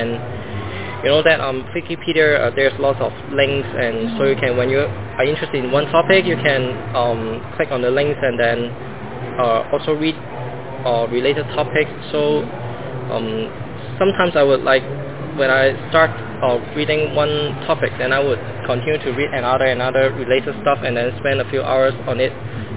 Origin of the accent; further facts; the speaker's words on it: Hong Kong; English is a second language; like me, I'm from Hong Kong, and then you can try to think about the history of Hong Kong